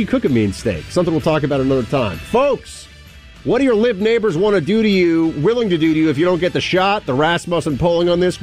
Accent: New York, United States; I'm a New Yorker who just learned about a town.

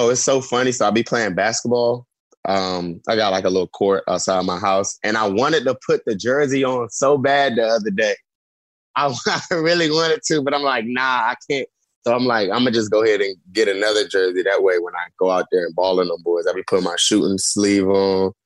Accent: North Carolina, United States; And like, you know, I grew up in North Carolina.

